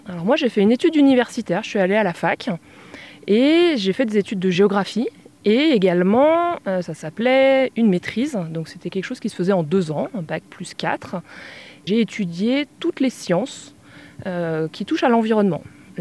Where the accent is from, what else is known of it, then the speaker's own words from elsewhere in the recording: Chamonix, Auvergne-Rhône-Alpes, France; Moi, je suis née à Chamonix. J'ai grandi ici, comme beaucoup.